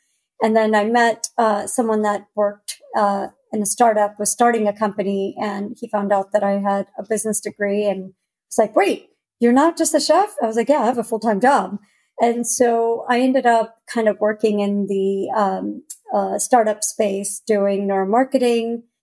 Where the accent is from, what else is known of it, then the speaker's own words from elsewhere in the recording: India; I grew up in India, so we lived in a multi-generational household, 3 stories, and all the families lived together, eat together.